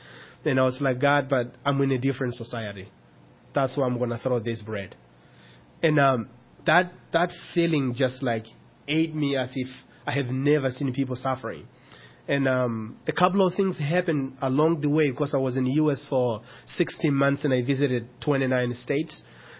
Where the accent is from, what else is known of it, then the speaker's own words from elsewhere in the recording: Nampula, Mozambique; So then when I went back to Mozambique, I was leading a team into Malawi. Before I got to my hometown, Nampula, I met my sister who lives in the border of Malawi